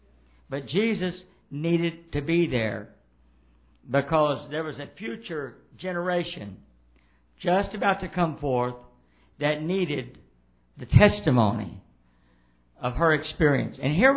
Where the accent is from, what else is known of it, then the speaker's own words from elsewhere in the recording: the South, United States; I was raised that way. I was raised in the South when they had separate restroom for whites and black.